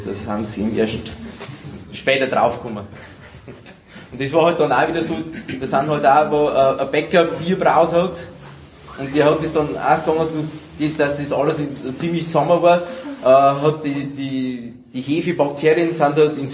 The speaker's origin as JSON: {"language": "German", "region": "Bavaria", "country": "Germany", "said": "Und es ist halt bei uns in der Oberpfalz, es sind halt andere Orte nur"}